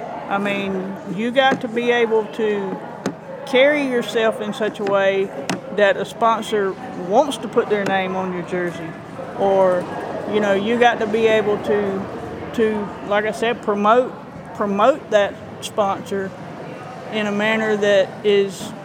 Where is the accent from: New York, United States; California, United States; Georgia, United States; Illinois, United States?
Georgia, United States; Bainbridge; Yeah, Bainbridge, Georgia, you know, my hometown, they supported me for years now. And, you know, it's a great place, great lake, Lake Seminole there.